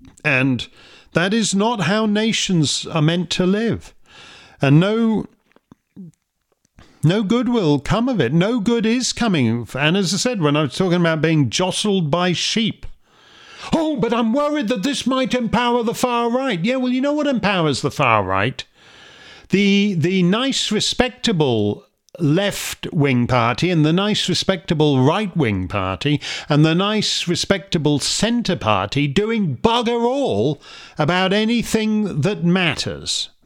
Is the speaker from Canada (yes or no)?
yes; Canada; The thing about it is, I'm a Canadian, and I don't want Canada to be the 51st state.